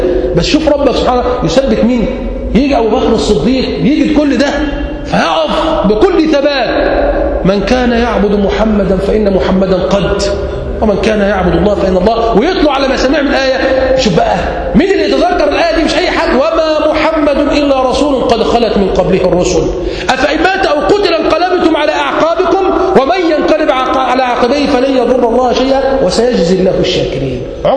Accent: Egypt; هنا عندنا في مصر

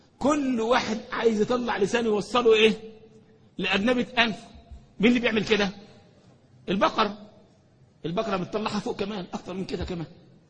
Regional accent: Egypt; انا مره شفت واحد عندنا في مصر بيتكلم في الموبايل واقف في الشارع

